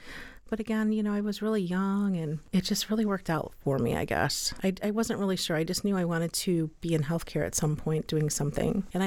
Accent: Chicago Heights, Illinois, United States; I grew up outside of Chicago in a suburb called Chicago Heights.

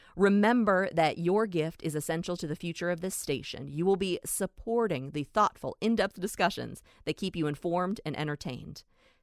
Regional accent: Pittsburgh, Pennsylvania, United States; I am from Pittsburgh, born and raised, and that is a Pittsburgh tradition

